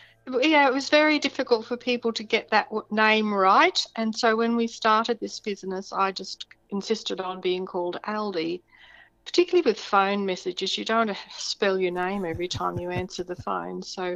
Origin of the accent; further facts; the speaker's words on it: Dalby, Queensland, Australia; born there; I was born in Dalby, in the Dalby Hospital in 1944.